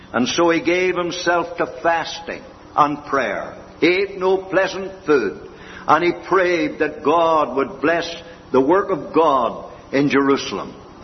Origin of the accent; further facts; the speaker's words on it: Lurgan, Northern Ireland, United Kingdom; born there; I remember in this very place where I was born, for I was born in Lurgan, and round these villages here